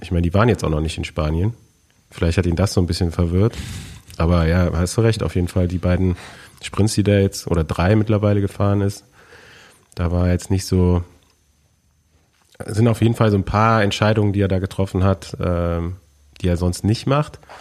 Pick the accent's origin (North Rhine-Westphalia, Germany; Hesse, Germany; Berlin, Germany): North Rhine-Westphalia, Germany; Cologne; Also, als Kölner war ich jetzt noch nicht so oft da im Ruhrgebiet, muss ich sagen.